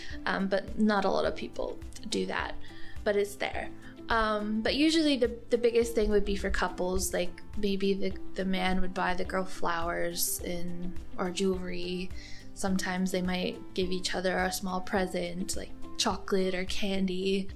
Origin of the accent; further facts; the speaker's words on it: Michigan, United States; I'm from Michigan in the USA.